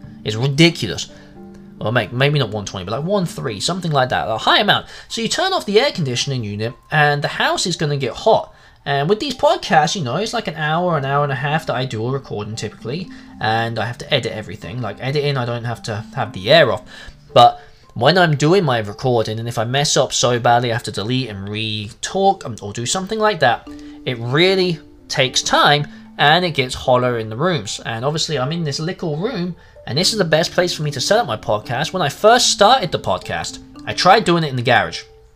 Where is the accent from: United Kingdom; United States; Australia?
United Kingdom; England; And yes, I said cup of tea, being English. Americans, you can laugh now. My English listeners, thank you for understanding.